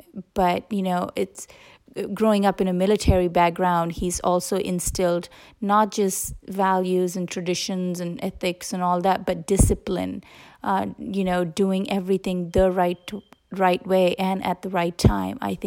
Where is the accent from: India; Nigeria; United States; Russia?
India; moved away; We're of Hindu belief, and we come from India.